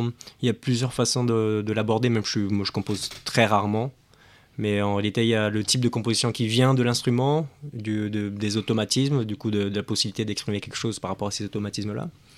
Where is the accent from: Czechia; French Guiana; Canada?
French Guiana; born there; Je suis né en Guyane française.